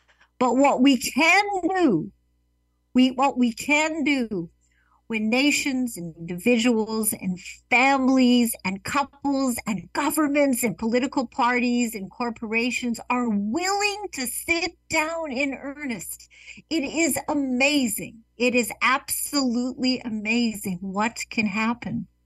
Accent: Winnipeg, Manitoba, Canada; when I was a little girl growing up in Winnipeg, Canada

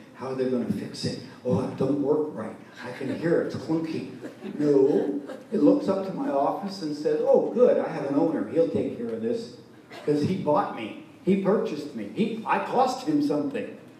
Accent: Canada; I come from Canada. You know, God's frozen people.

